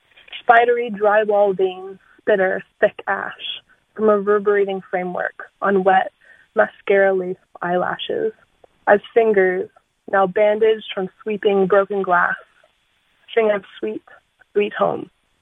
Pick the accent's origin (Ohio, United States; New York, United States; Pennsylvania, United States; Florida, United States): Pennsylvania, United States; Pittsburgh; telling people like, yeah, I'm from Pittsburgh, Pennsylvania, and what that means to me.